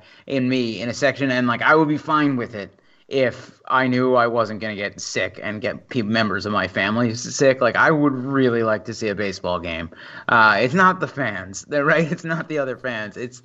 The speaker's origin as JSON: {"language": "English", "region": "New York", "country": "United States", "said": "I am very much from Long Island."}